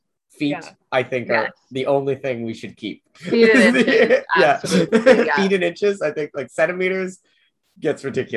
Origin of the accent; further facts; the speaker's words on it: California, United States; Like, I grew up in California. You know, the heat was dry. It wasn't sticky.